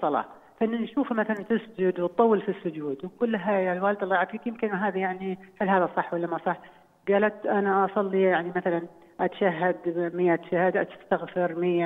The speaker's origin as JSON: {"language": "Arabic", "country": "Saudi Arabia", "said": "يعني أنا عندي أسهم في بنك خليجي، مش عندنا في السعودية"}